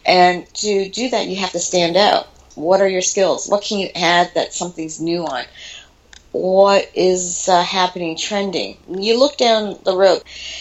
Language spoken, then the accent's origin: English; Toronto, Ontario, Canada; I'm Canadian, Chinese Canadian, and so I grew up in Toronto.